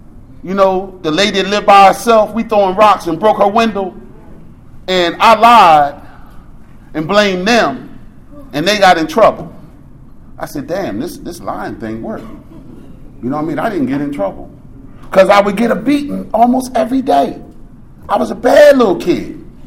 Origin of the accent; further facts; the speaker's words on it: Philadelphia, Pennsylvania, United States; My mother's from Savannah, Georgia. She did not play. We grew up in Philly, but we was raised like we was on one of those porches in Savannah, Georgia.